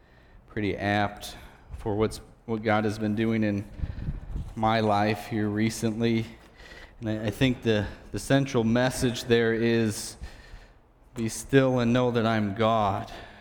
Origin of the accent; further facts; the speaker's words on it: La Crosse, Wisconsin, United States; I'm from the La Crosse area.